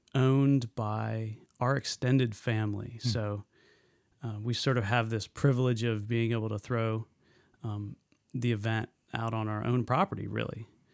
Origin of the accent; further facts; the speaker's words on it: Richmond, Indiana, United States; my brother and myself … And we grew up in Richmond. And we're teenagers at one point in Richmond and adults.